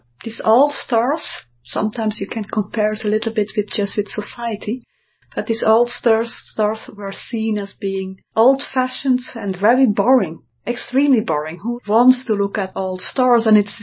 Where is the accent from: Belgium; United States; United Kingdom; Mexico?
Belgium; I'm from Belgium, so it has a specific reason.